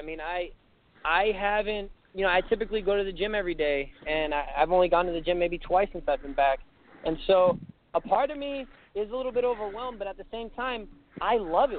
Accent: Slidell, Louisiana, United States; I just think I'm the kid from Slidell. I'm the nobody kid manager from Slidell

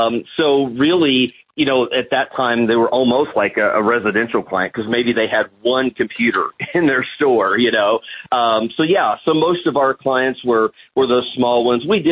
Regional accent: Indiana, United States; because I'm from Southwest Indiana, a very small community. Our county size is only about 30,000 people.

